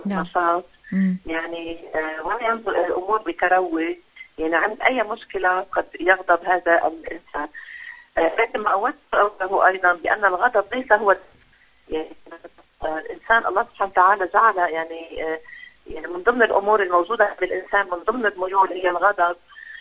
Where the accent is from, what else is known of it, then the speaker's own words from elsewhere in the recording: Lebanon; كما حدث عندنا في لبنان، الناس الآن أصبحوا بلا بيت بلا منزل بلا مأوى